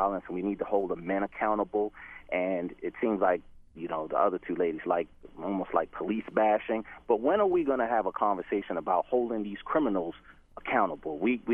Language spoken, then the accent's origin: English; New York, United States; I'm from New York, and I'm also a policeman in the state of Maryland.